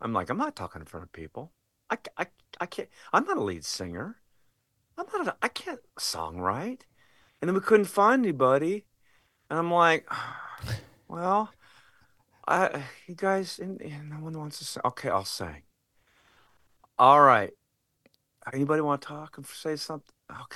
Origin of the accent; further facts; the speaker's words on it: Fullerton, California, United States; also born or lived in Orange; I was born in Orange, California, raised in Fullerton, California, the home of Fender Musical Instruments, I might add, by my single mom.